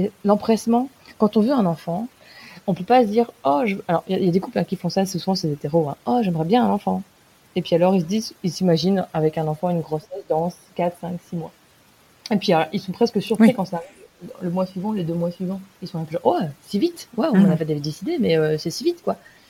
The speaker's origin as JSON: {"language": "French", "country": "France", "said": "en tant que Française"}